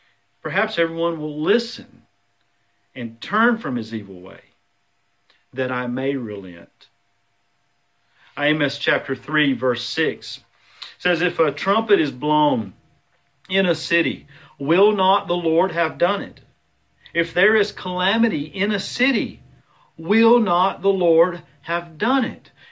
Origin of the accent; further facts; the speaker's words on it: United States; the pride that I know that I have as an American, and I am thankful to be an American.